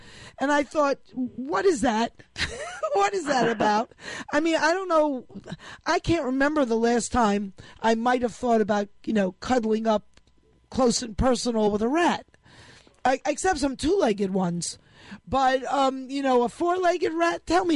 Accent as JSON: {"language": "English", "country": "United States", "said": "I mean, as an American who didn't grow up with Mexican influence"}